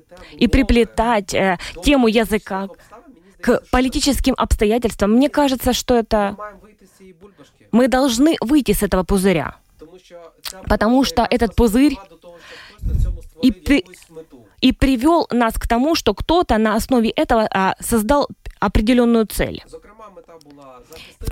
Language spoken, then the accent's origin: Russian; Kyiv, Ukraine; предки всю жизнь были русскоязычными. Потому что, например, город Киев, который является моим родным городом, в нем использовалось очень много языков.